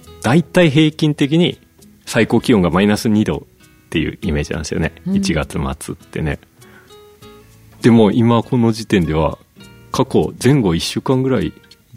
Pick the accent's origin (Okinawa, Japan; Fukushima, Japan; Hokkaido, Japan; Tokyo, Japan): Hokkaido, Japan; 基本北海道で生まれて北海道好きでここにいるのが当たり前で